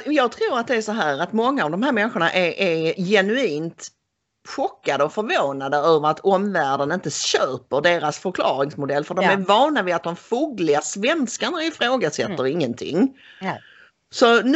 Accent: Sweden; Ja, det är ju fruktansvärt sorgligt och tråkigt för oss som danskvänliga svenskar ju, att det har blivit så här.

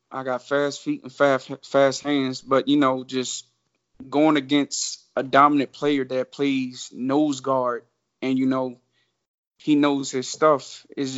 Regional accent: Leonardtown, Maryland, United States; John Dorsey, he's from my hometown, Leonardtown.

